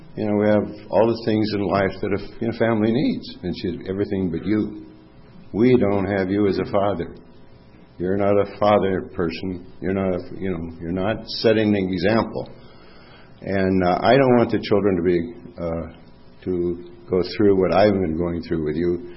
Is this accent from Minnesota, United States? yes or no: yes; Minneapolis, Minnesota, United States; And he and I grew up together in Minneapolis.